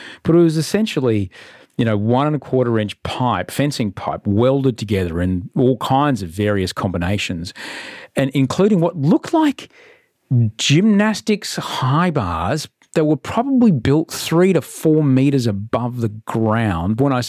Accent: Brisbane, Queensland, Australia; I grew up in Brisbane

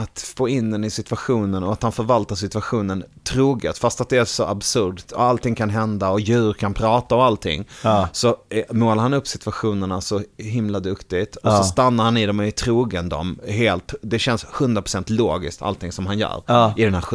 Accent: Värmland, Sweden; om han kan åka hit och göra gig som bor i grannbyn hemma i Värmland

